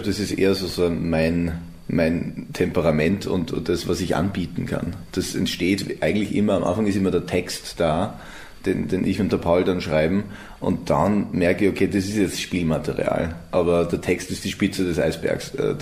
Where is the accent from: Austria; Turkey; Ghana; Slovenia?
Austria; aber ich bin Österreicher, so das spüre ich schon. Das ist also meine Sprache und meine, die Kultur, die ich aufsauge